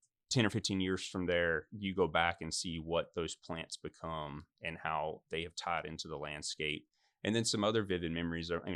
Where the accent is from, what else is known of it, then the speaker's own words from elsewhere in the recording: Columbus, Georgia, United States; And so then when I was graduating high school, Columbus Tech at the time, I'm from Columbus, they had a 2-year horticulture program.